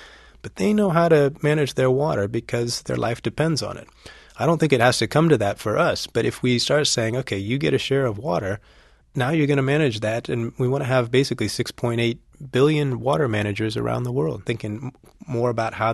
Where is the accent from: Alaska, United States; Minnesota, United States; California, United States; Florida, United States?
California, United States; Kid growing up in California, you go through these droughts and you start realizing this is a powerful force beyond my family's power to control